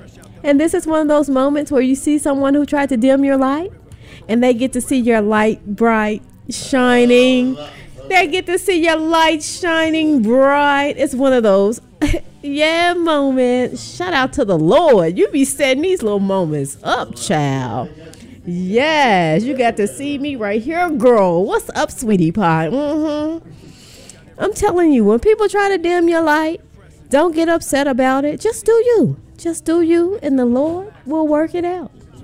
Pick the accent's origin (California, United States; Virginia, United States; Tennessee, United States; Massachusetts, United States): Tennessee, United States; Memphis; But I am from South Memphis, so don't try it.